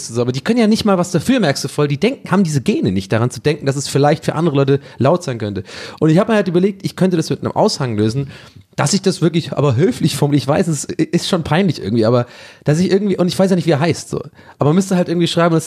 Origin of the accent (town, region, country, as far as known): Tübingen, Baden-Württemberg, Germany; born or raised there